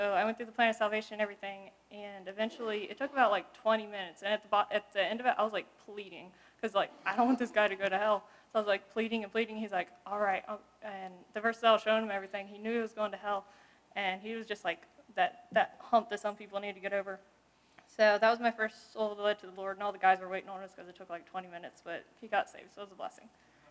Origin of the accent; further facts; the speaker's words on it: West Virginia, United States; I am from West Virginia.